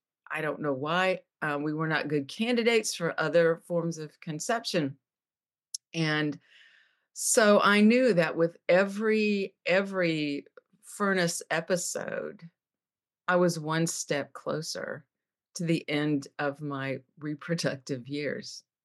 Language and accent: English; Bluffton, Indiana, United States; It was at the street fair in my hometown of Bluffton, Indiana.